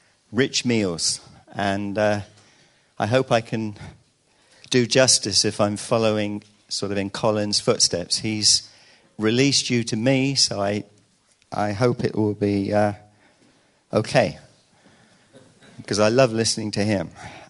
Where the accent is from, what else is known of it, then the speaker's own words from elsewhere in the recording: United Kingdom; Because while I'm just from Britain, I mean, it's a little island.